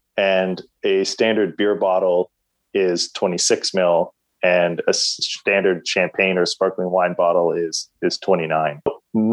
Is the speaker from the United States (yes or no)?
no; Canada; forgive me for being Canadian and using metric units.